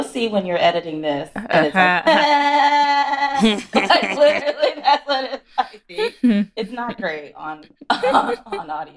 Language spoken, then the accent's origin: English; Philadelphia, Pennsylvania, United States; I'm from Philly, so I'm like very Northeast, you know, centric, I guess, if you will.